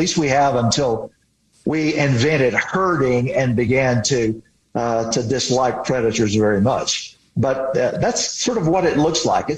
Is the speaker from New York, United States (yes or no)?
no; Louisiana, United States; I think when I was growing up in Louisiana and finding these remnant mounds